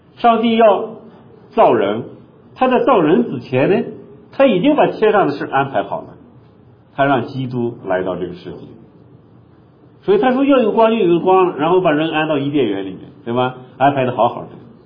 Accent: China; 我们中国人结婚的时候写的最多的春联是什么？

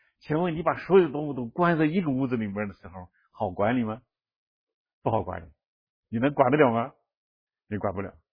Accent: China; 那我们中国人的汉字里面把这个船就解释成这样，对吧？

